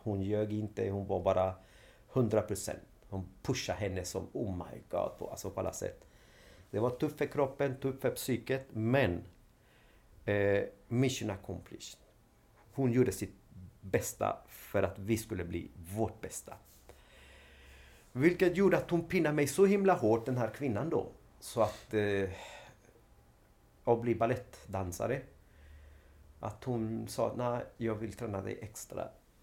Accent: Sweden; Nej, men jag är från Sverige.

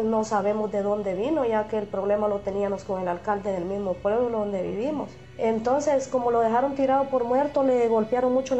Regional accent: Guatemala; a mi hijo pues me le pasaron muchas cosas donde yo vivo en Guatemala, en mi pueblo

